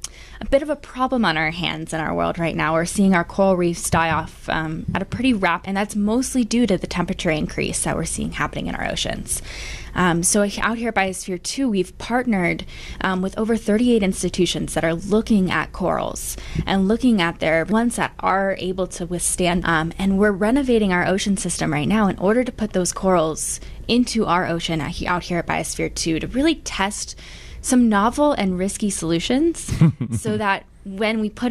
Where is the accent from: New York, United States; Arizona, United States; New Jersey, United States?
Arizona, United States; Tucson; I grew up pretty much in Tucson since I was 7, so went to elementary school, middle school, and high school here, and then decided to go to the U of A.